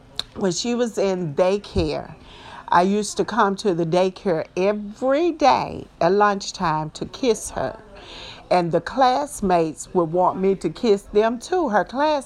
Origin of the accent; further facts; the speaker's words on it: Memphis, Tennessee, United States; I grew up in North Memphis on Bingham Street off Jackson.